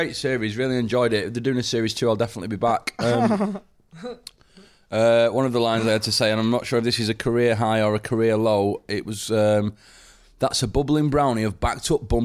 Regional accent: Wigan, North West England, United Kingdom; born there; I was born in Wigan.

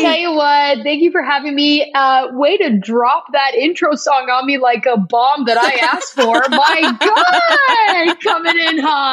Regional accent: Toronto, Ontario, Canada; now in Los Angeles, United States; We're both from Toronto, or in and around Toronto.

